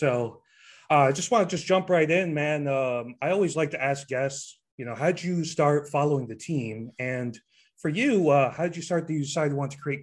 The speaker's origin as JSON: {"language": "English", "town": "New York City", "region": "New York", "country": "United States", "tie": "born or raised there", "said": "So, you know, I grew up in Queens and you know, I was born"}